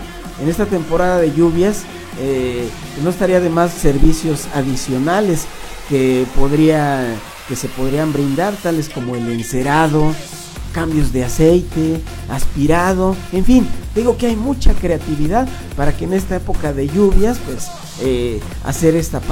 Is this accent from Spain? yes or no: no; Mexico; Acordémonos que estamos en México y ya sabemos que como buenos mexicanos